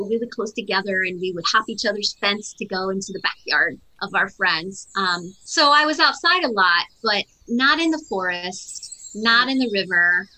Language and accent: English; Maryland, United States; I am from Maryland in the United States, and I grew up in a suburb of Washington, D.C., actually, and then moved out into a more rural county when I was a teenager.